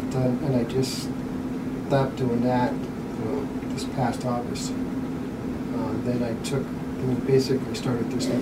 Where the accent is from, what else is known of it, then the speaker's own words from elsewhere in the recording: Lorain, Ohio, United States; Growing up in Lorain?